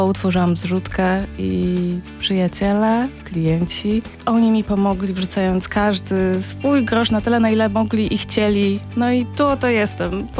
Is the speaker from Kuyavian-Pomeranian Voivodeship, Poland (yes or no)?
yes; Bydgoszcz, Kuyavian-Pomeranian Voivodeship, Poland; Pytając, skąd jestem, mówiłam, że z Bydgoszczy.